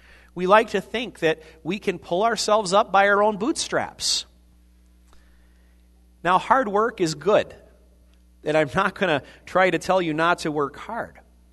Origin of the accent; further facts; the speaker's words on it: Iowa, United States; Now, I grew up in Iowa. I went to college in Iowa. I went to seminary in Minnesota.